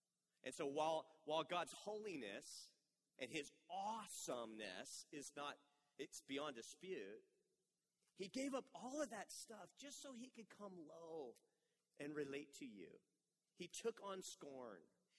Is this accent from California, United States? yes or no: yes; Vallejo, California, United States; born there; I was born in Vallejo, California. If I had to pick, I'd have chose a different city.